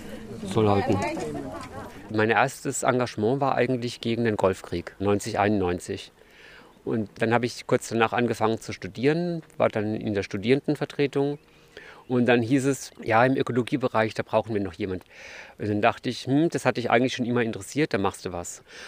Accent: Philippsburg, Baden-Württemberg, Germany; Philippsburg, da bin ich ja in Sichtweite davon aufgewachsen, das habe ich immer am Horizont gesehen.

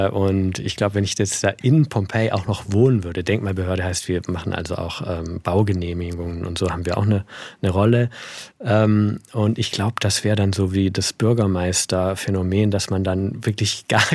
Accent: Baden-Württemberg, Germany; moved away; ich lebe irgendwie zwischen diesen beiden Welten, groß geworden in Oberschwaben und dann raus in die Welt, über Berlin, wo ich studiert habe, Bonn, Italien.

